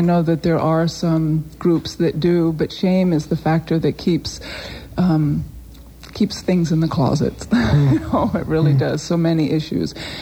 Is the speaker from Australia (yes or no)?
no; Greece; now in United States; So growing up in Greece, I found it to be a much different experience than it is here in the United States.